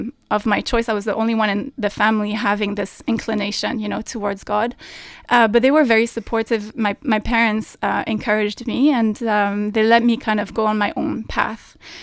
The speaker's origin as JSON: {"language": "English", "country": "Oman", "tie": "born or raised there", "lives_now": "Dubai, United Arab Emirates", "said": "It does. I grew up in Oman. Yes. So my parents were expats and I lived here for 10 years. I now live in Dubai, as you said"}